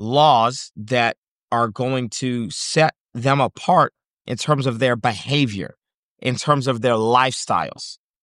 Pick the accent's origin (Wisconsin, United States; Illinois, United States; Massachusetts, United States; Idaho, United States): Massachusetts, United States; Boston; I'm from Boston, Massachusetts, if you can't tell.